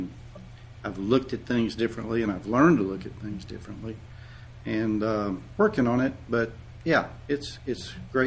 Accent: Arkansas, United States; now in Oklahoma, United States; And I live in Oklahoma. I'm from Arkansas, okay? And so that's kind of what brought about this experience. But I'm born in Arkansas, did most of my career here in Arkansas

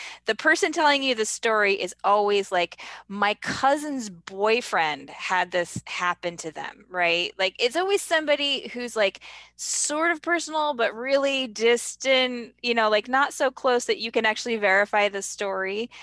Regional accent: New York, United States; Like, as I grew up in New York State, and my husband grew up in the Chicago area

